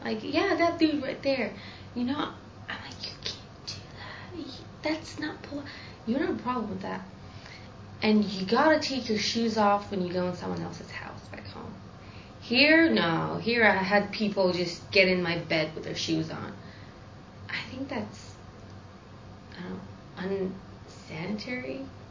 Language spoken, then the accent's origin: English; Romania; now in United States; it was different than here. Everything's smaller.